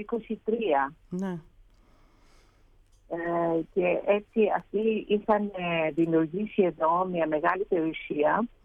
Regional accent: Komotini, Eastern Macedonia and Thrace, Greece; born there; Εγώ γεννήθηκα στην Κομωτινή, αλλά δεν είμαι κάτοικος. Οι γονείς μου δεν ήταν κάτοικοι της περιοχής εκεί, νομών Ροδότη. Οι γονείς μου είναι μικρασιάτες από τα Βουλά

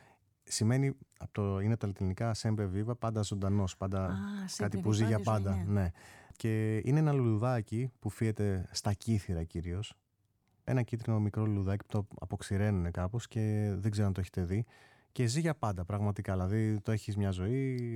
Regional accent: Monemvasia, Peloponnese, Greece; Πήρα σε κάποια φάση την κιθάρα μου και πήγα και έπαιξα και στον τόπο μου στη Μονεβασιά.

